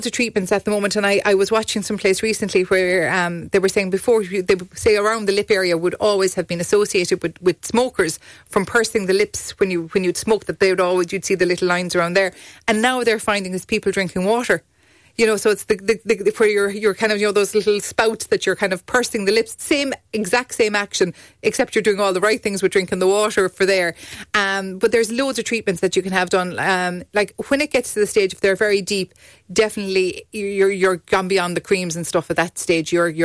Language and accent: English; Munster, Ireland; I'm from Kerry.